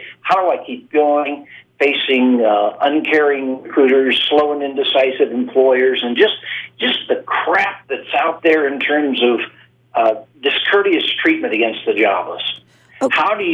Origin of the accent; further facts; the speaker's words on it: West Virginia, United States; Well, my academics are from the University of New Mexico and Glendale State College, where I grew up in West Virginia